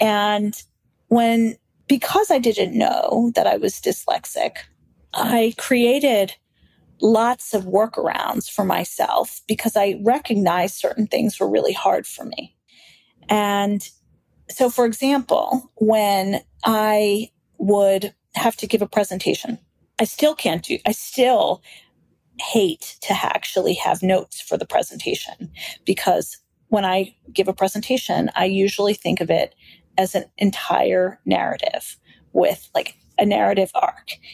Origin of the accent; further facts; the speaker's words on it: Philadelphia, Pennsylvania, United States; But I grew up in Philadelphia, and I still have the local radio station app from Philadelphia because I still think it's the best radio station.